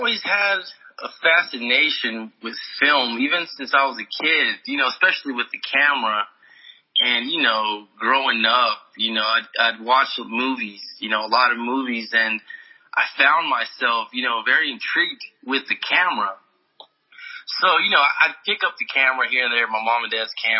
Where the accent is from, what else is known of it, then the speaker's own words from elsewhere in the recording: Fort Worth, Texas, United States; Originally, you know, I'm from Fort Worth originally. But I ended up in Dallas.